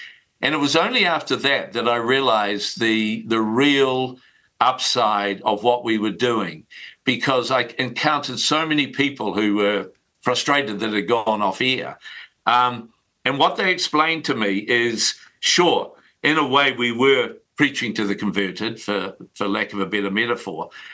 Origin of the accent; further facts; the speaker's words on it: Christchurch, Canterbury, New Zealand; Well, I grew up in Christchurch, and I also have a home in Queenstown.